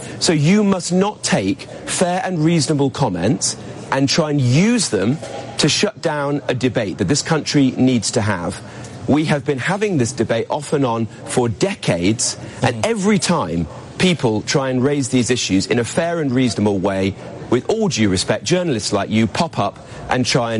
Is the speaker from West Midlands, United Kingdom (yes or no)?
yes; West Midlands, United Kingdom; a place I know quite well growing up in the West Midlands